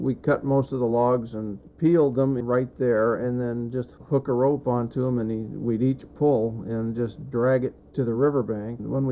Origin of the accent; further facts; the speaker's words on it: California, United States; I had never heard of PIC because growing up in California, the age of DDT back then